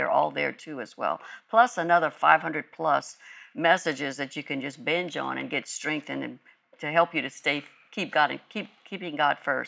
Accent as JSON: {"language": "English", "town": "Grambling", "region": "Louisiana", "country": "United States", "said": "She calls Jesse her homeboy because we are from Grambling, Louisiana."}